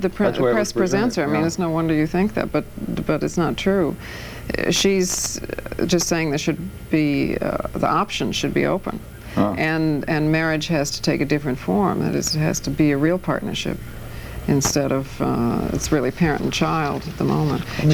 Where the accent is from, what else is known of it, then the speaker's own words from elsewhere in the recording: Toledo, Ohio, United States; Listen, in my hometown of Toledo, Ohio.